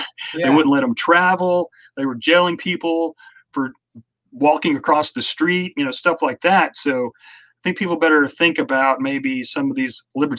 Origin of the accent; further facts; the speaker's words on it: the South, United States; I'm from the South. I should know how to farm, but I don't.